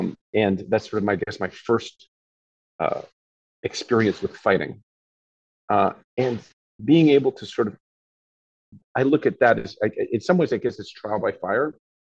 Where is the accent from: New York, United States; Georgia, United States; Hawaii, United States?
New York, United States; New York City; now in Japan; But when I first came to Japan in 1985, Japan was 99.9% Japanese. I grew up in New York.